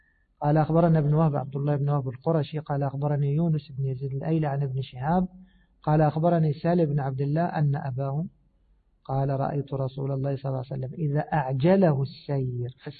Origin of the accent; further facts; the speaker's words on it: Egypt; كان يعمل إيش كما يقال عندنا في مصر مجبرات